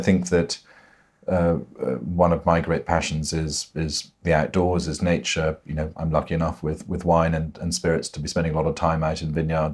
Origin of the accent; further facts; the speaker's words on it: Scotland, United Kingdom; And whiskey, I'm very partial, growing up in Scotland, a good whiskey as well